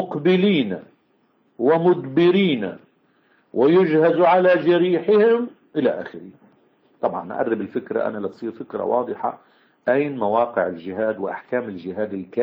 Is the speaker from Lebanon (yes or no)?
yes; Lebanon; مثل بعض الفرق اليوم عندنا بلبنان